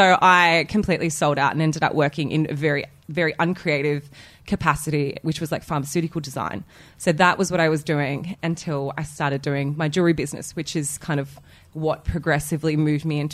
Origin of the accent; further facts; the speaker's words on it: Wollongong, New South Wales, Australia; now in Sydney, Australia; No, I've been here for 10 years and I grew up in Wollongong. Yeah, from the Gonk. Good old South.